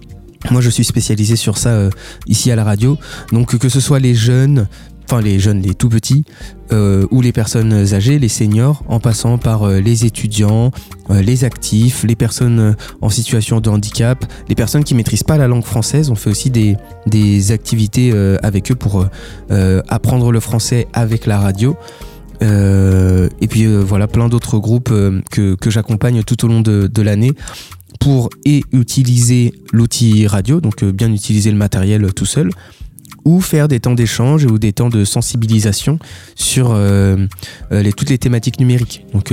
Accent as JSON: {"language": "French", "town": "Angers", "region": "Pays de la Loire", "country": "France", "said": "Dans ma vie et dans mes études surtout, j'ai quitté Angers pour pouvoir faire des formations ailleurs."}